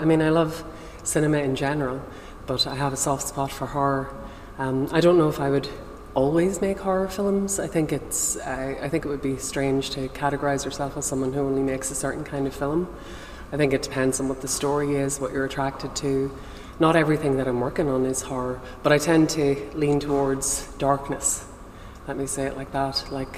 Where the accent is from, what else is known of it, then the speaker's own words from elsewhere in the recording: Ireland; I think coming from being Irish and coming from that background, having lived a lot of my life in rural Ireland, it's kind of inescapable.